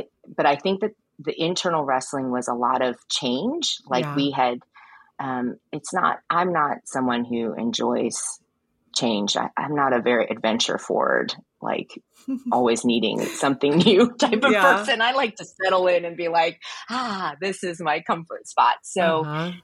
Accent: United States; born there; So John and I are both Chinese. I was born here in the States. So my parents came to study.

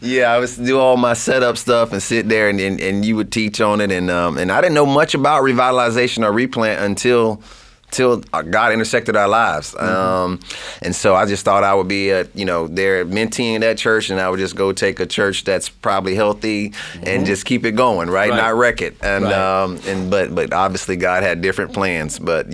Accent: Clearwater, Florida, United States; Originally from Clearwater, Florida.

